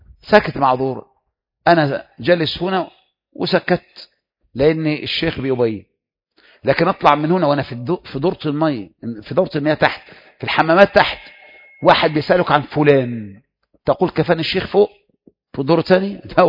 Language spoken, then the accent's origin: Arabic; Egypt; ده احنا مصريين